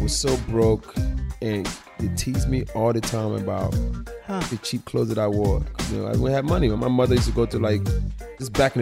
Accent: Philadelphia, Pennsylvania, United States; I was raised in Philly, so I would drive to New York and I go to other stores.

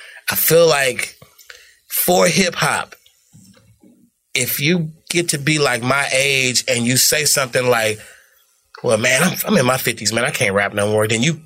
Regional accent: California, United States; I'm from California.

